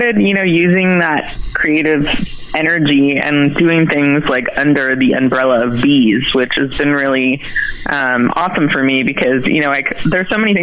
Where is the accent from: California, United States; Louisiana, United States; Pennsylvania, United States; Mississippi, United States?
California, United States; San Diego; and then I moved back to San Diego, my hometown, and I didn't really know what I was going